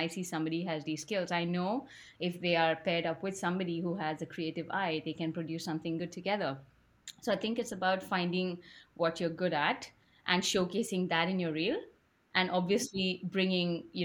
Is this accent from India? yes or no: yes; Chennai, Tamil Nadu, India; moved away as an adult; also born or lived in Kerala; now in United Kingdom; I was born and raised in India in a town in the south called Chennai. I'm from Kerala originally, so proud Indian here. And I moved to the UK about like 13 years ago to do my master's at Bournemouth.